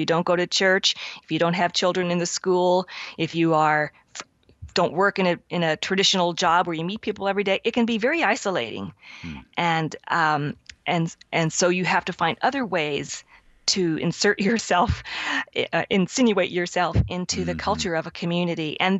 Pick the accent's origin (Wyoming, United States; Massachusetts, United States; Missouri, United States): Missouri, United States; Kansas City; And also because growing up in Kansas City in a certain decade, I heard that song … an awful lot.